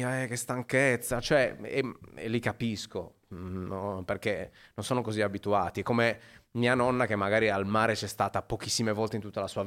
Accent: Macomer, Sardinia, Italy; moved away as an adult; now in Turin, Italy; non sono cagliaritano, cioè c'è questa differenza. Però io sono sempre stato molto sincero e sono molto legato alle mie origini, quindi dico sempre, sono di Macomer

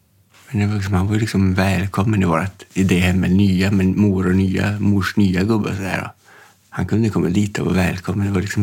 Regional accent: Olat, Norrbotten County, Sweden; Jag är uppvuxen i Olat i Tornedalen, kan man säga. Det ligger 6 mil öster om Gällivare.

